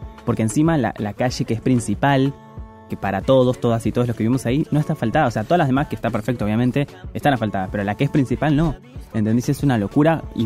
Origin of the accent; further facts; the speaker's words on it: Fuerte Apache, Buenos Aires Province, Argentina; soy gay, soy afeminado porque amo, soy drag queen, cantante, soy del Fuerte Apache.